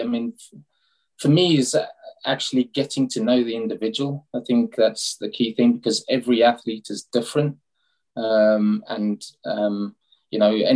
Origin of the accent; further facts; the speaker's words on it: South Africa; now in Leeds, United Kingdom; I grew up in South Africa. So my parents immigrated from the UK when I was very young. I did a fair bit of running in South Africa.